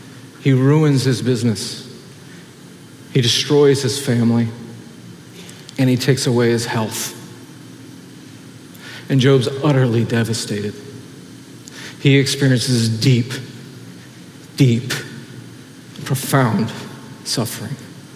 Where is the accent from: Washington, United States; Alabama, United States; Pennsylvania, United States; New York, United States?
New York, United States; As a New Yorker, as within a community of modern people